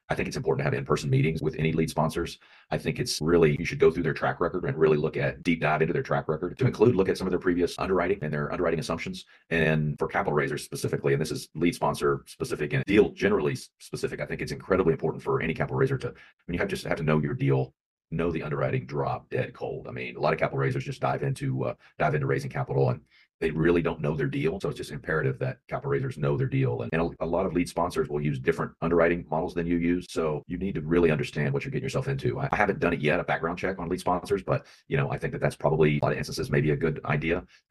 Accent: Texas, United States; and then I grew up in the Dallas-Fort Worth region.

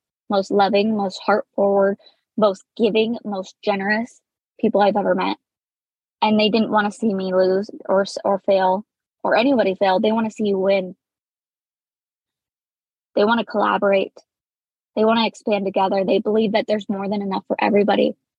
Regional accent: Idaho, United States; And I'm from North Idaho.

